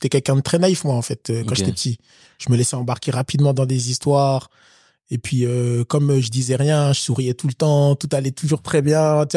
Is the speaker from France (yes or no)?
no; Guinea; Je suis guinéen.